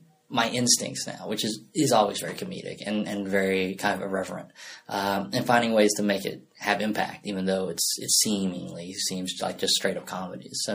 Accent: Arkansas, United States; I am from Arkansas.

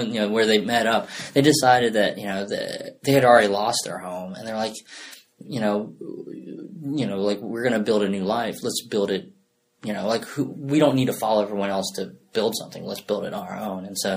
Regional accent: Arkansas, United States; I am from Arkansas.

